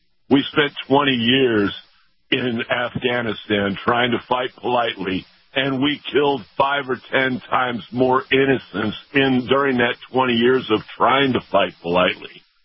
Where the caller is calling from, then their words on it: Tampa, Florida, United States; I'm in Tampa.